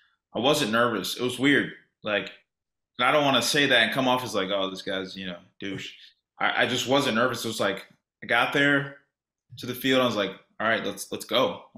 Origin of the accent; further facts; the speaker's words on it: Sugar Land, Texas, United States; because we played Sugar Land. I'm from Sugar Land. I stayed home like another 3 days for the All-Star break.